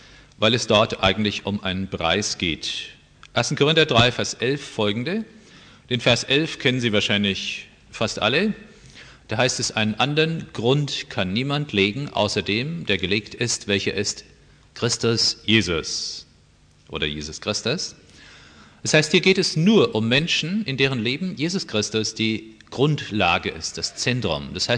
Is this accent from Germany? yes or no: yes; Oberursel, Hesse, Germany; ein junger Mann aus Oberursel, wo ich herkomme